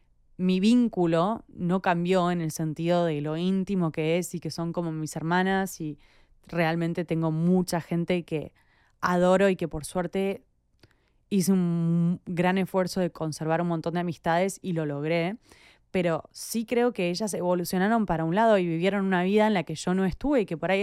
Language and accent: Spanish; Argentina; now in United States; yo soy recontra argentina y me siento re argentina, pero hace 6 años vivo en Estados Unidos. Y hace 6 años no estoy en Argentina.